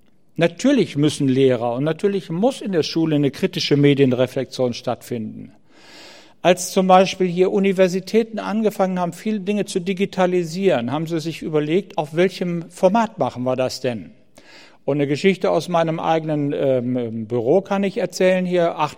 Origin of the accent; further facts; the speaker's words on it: North Rhine-Westphalia, Germany; Ich komme aus dem Lande Nordrhein-Westfalen.